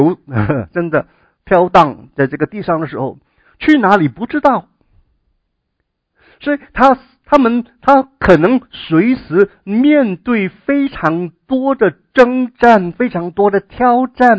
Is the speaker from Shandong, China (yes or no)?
no; Guangdong, China; 可能是广东人的用词，可能你们在国内没有听过，说不定哈。我们广东人哈，我小的时候哈，60年代哈